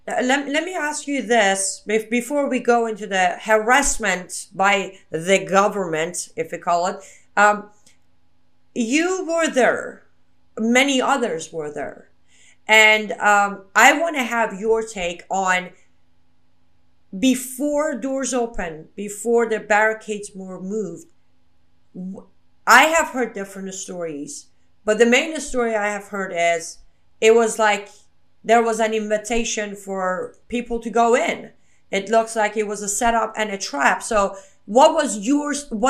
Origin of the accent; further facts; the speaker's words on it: Iran; I was born and raised in Islamic Republic of Iran. And I was pretty much raised by, you know, the Islamic tyrants in Iran.